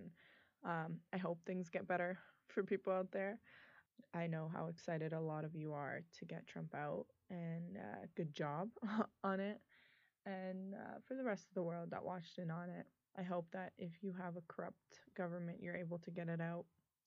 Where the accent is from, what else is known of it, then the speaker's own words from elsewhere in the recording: Lebanon; You know, I'm from Lebanon, and I'm, as much as I love Lebanon, I love the Lebanese people